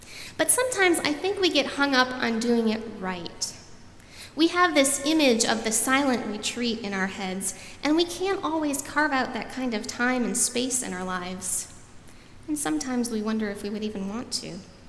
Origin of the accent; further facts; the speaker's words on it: Michigan, United States; now in Nashville, United States; I grew up in Michigan, and when I moved here to Nashville, people would comment on my accent.